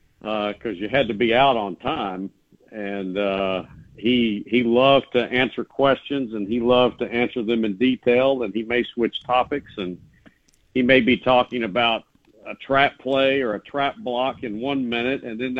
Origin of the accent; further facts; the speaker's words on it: Knoxville, Tennessee, United States; I grew up here in Knoxville and was a Tennessee fan from the time I could walk.